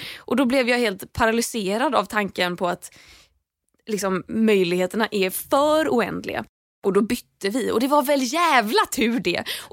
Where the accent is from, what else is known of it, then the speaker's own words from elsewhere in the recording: Gothenburg, Västra Götaland County, Sweden; accent: Gothenburg; För att jag är ju från Göteborg.